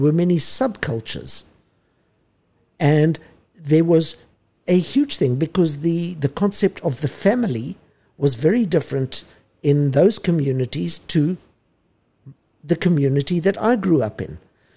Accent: South Africa; the way I grew up in South Africa was privileged.

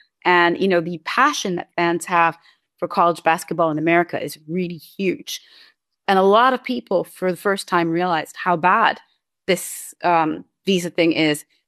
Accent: United States; I mean, I'm an American, so I'm biased, but I think American people are ultimately quite fair.

